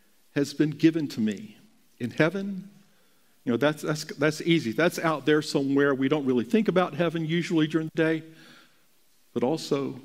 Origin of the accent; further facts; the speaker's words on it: United States; I mean, I'm an American.